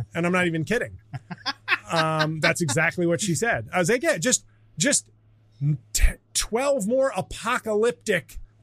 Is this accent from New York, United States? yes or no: yes; New York, United States; In my hometown, yeah. where my friends live, where my children play with their toys.